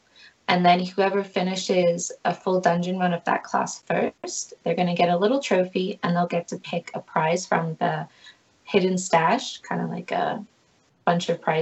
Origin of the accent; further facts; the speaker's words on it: Halifax, Nova Scotia, Canada; from Halifax in Nova Scotia, Canada.